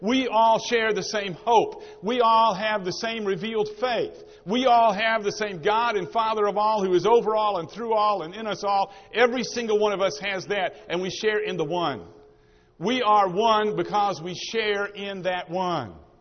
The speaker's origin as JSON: {"language": "English", "town": "Nashville", "region": "Tennessee", "country": "United States", "said": "I'm from Nashville, Tennessee."}